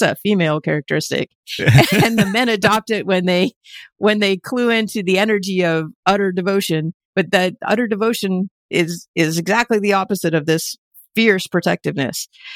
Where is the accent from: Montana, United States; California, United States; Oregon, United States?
Montana, United States; I grew up in Montana. I'm actually a fourth generation Montanan.